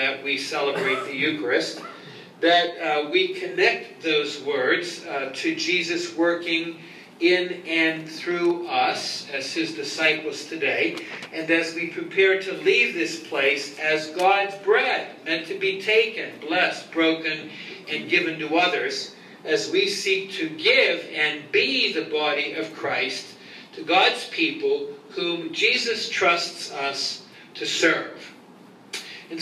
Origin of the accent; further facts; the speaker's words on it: Ambridge, Pennsylvania, United States; I think many of you know I grew up in Ambridge, 18 miles northwest of the city of Pittsburgh.